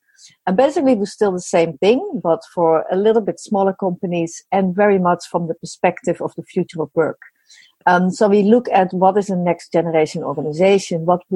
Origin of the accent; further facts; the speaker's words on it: Netherlands; I'm from the Netherlands.